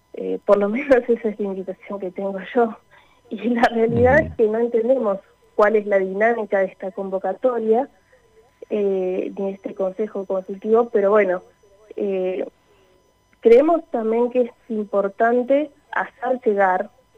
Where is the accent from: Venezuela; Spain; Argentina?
Argentina; Patagonia; Somos patagónicos